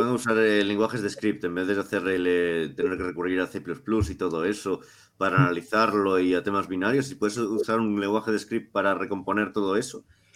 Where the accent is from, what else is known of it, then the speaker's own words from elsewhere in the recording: Cariño, Galicia, Spain; yo tengo una historia de algo que sucedió en mi pueblo, en Cariño